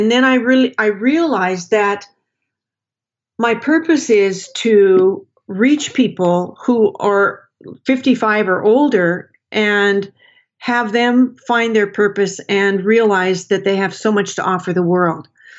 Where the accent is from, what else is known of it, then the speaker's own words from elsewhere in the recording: Portland, Oregon, United States; I grew up in Portland, Oregon. I consider Portland my home.